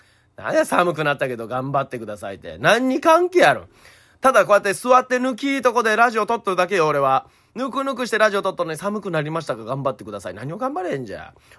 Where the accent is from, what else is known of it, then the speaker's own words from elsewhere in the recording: Okayama, Japan; 僕はね地元岡山で、